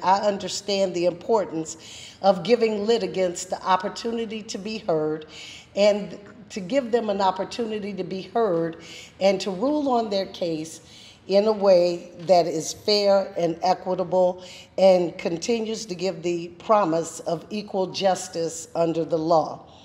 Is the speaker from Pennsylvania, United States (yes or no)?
no; Welch, West Virginia, United States; But before that, I grew up in West Virginia in a small town called Welch.